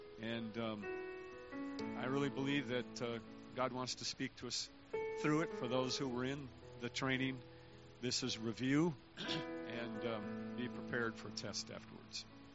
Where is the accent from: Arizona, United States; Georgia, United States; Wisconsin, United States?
Wisconsin, United States; Fountain City; But I grew up near Cochran, Wisconsin, where Brother Caskey's from, a town called Fountain City, Wisconsin.